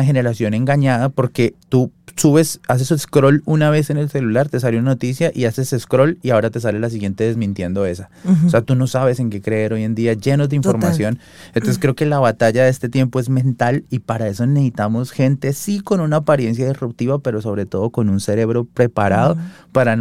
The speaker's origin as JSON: {"language": "Spanish", "country": "Colombia", "said": "yo hice iglesia aquí en Estados Unidos casi 5 años, casi 6 años, y ahora llevo pues en mi país, en Colombia"}